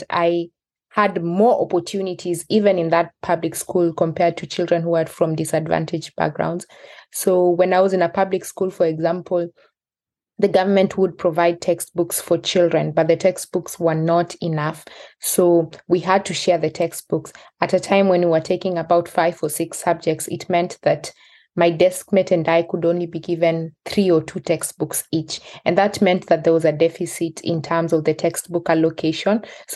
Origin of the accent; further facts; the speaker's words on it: Kenya; born there; I was born in Kericho County. This is one of the highland regions of the country. So it's quite green, healthy, very fertile.